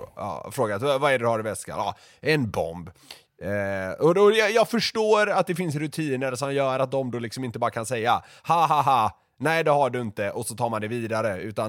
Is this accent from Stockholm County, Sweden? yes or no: no; Gothenburg, Västra Götaland County, Sweden; I området där jag växte upp, södra Göteborg